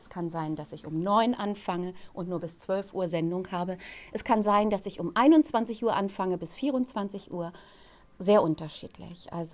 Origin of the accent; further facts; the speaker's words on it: North Germany, Germany; now in Stuttgart, Germany; Ich bin vor fast 20 Jahren nach Stuttgart gezogen. Ich komme eigentlich aus dem Norden